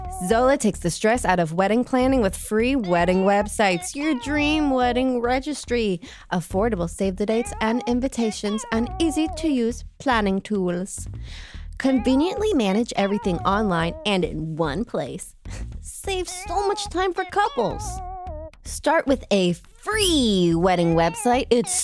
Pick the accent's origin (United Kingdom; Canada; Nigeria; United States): Canada; However, I could also receive a degree at home in Canada at a university in a much larger city.